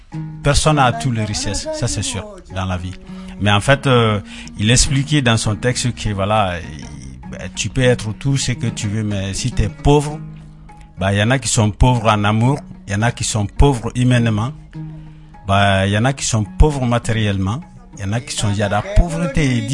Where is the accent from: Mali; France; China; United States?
Mali; Ce qui fait qu'il y a beaucoup d'artistes talentueux qui sont chez nous, au Mali en tout cas